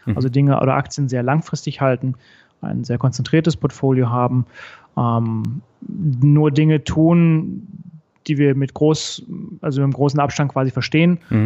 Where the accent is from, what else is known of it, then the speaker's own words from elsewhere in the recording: Recklinghausen, North Rhine-Westphalia, Germany; born there; moved away as an adult; now in Frankfurt, Germany; Bin gebürtig aus dem Ruhrgebiet, also im Recklinghausen geboren, zwischen Dortmund und Bochum, wenn man so möchte.